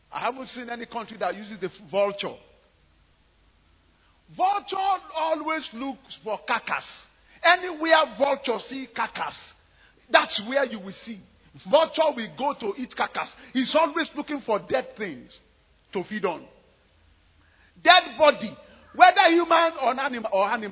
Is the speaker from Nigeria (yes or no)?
yes; Ibadan, Oyo, Nigeria; I remember growing up in Mainolende and then Mokola Roundabout. I told you for many years I sold soft drinks at that roundabout, Mokola Roundabout.